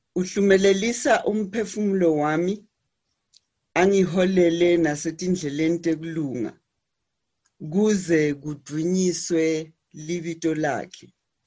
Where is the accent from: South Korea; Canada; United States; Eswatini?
Eswatini; Mbabane, Hhohho; first language Swazi; English is a second language; also born or lived in South Africa; I was born in Swaziland, in the capital city named Mbabane. I was the first of 8 children. My mom was a nurse and my dad a teacher. So I grew up speaking Siswati.